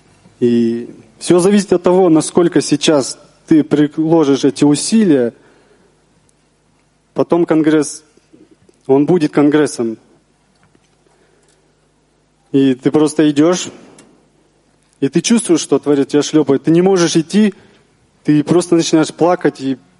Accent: Shchuchinsk, Akmola Region, Kazakhstan; из Щучинска

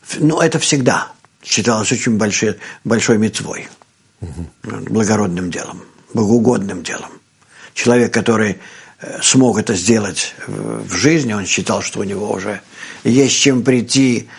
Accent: Vitebsk, Vitebsk Region, Belarus; also born or lived in Saint Petersburg; Я когда еще был, учился в Питере, то у меня спрашивали, вот, есть ли у вас там... Я приехал туда из Витебска

